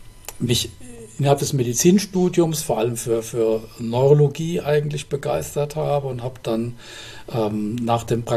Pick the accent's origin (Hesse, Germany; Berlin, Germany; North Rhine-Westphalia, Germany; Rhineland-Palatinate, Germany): Hesse, Germany; Darmstadt; also born or lived in Heidelberg; Ich bin in Heidelberg geboren, in Darmstadt aufgewachsen